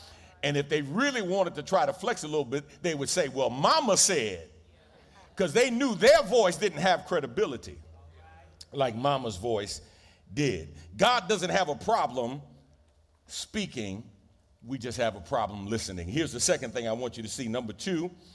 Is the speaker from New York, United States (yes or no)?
yes; New York, United States; man, you know, I'm from New York.